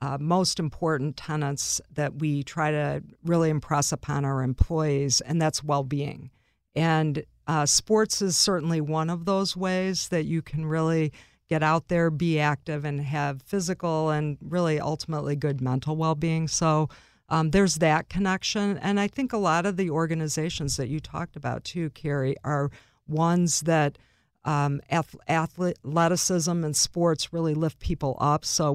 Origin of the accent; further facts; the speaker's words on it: Chicago, Illinois, United States; Well, as a Chicagoan, someone who lives in the city, I love it.